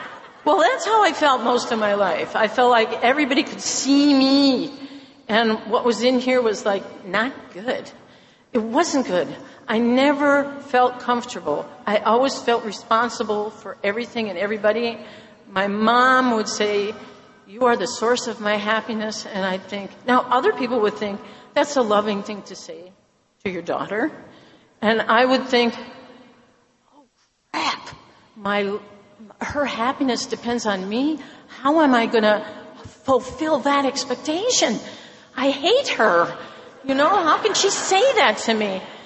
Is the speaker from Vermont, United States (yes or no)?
yes; Vermont, United States; I'm from Vermont.